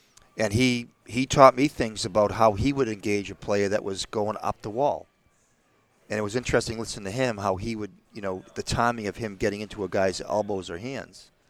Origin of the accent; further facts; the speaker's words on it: Boston, Massachusetts, United States; New York versus me being an Irish Catholic in Boston, right? Different world.